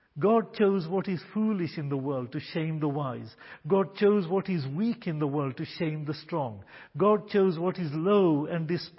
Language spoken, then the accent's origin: English; Kenya; I was born and raised in Kenya.